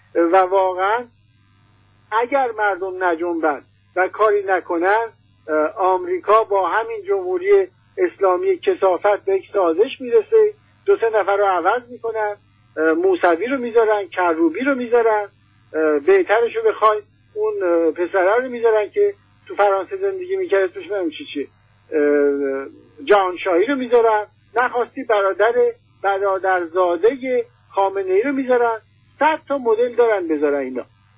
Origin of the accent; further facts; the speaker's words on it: Iran; چون ما ایرانی هستیم و فرهنگ خودمون رو داریم